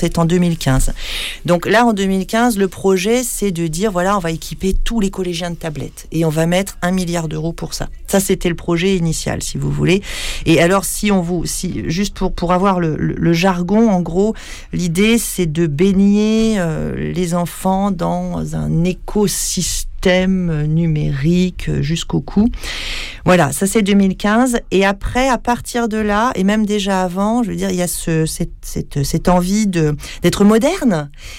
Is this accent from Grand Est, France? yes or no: yes; Grand Est, France; Alors, moi, je viens d'Alsace.